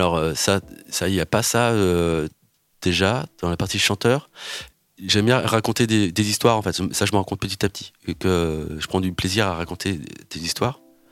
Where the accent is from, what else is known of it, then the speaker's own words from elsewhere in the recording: Sare, Nouvelle-Aquitaine, France; moi, j'avais un petit endroit chez moi à Sarre, au Pays Basque.